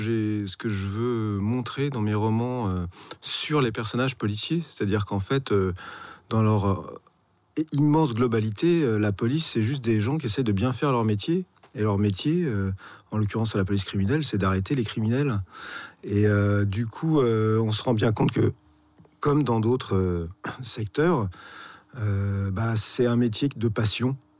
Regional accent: Paris, Île-de-France, France; j'ai comme beaucoup de Parisiens, je suis allé un peu partout. Alors, j'ai fait en vrac de beaux quartiers comme le 4e, mais j'ai fait aussi du 9e, j'ai fait du 18e.

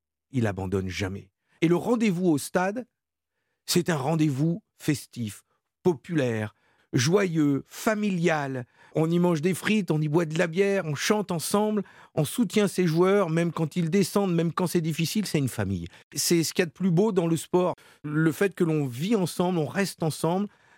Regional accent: Lille, Hauts-de-France, France; dans le meeting chez nous à Lille.

